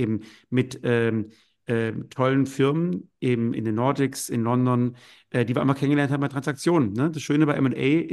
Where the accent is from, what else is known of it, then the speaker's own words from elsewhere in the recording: Karlsruhe, Baden-Württemberg, Germany; bin aufgewachsen in Karlsruhe, habe da bei der Deutschen Bank ein duales Studium gemacht und habe dann noch Wirtschaftswissenschaft studiert in Witten-Herdecke und in Austin, Texas